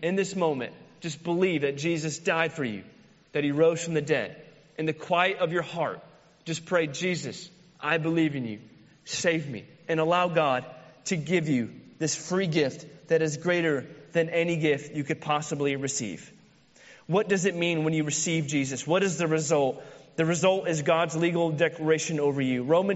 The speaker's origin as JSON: {"language": "English", "region": "Florida", "country": "United States", "said": "I have Florida, the greatest state in the world. I had to network to get. I was born in Florida. I'm a Floridian."}